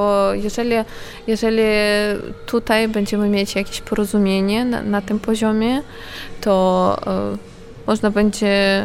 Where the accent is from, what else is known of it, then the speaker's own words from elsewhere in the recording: Ukraine; Polish is a second language; Ja uważam, że tutaj my jako Ukraińcy musimy się nauczyć się trochę od Polaków